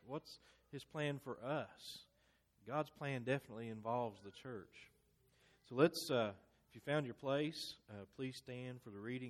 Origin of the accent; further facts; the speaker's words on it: Kentucky, United States; I grew up in Kentucky, a big Kentucky basketball fan.